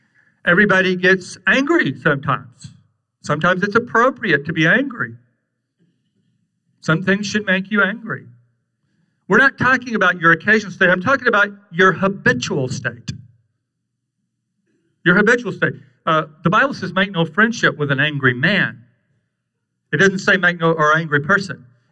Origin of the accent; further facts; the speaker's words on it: Ireland; I'm not Greek. I'm Irish, so I don't know any of the Greek words, really.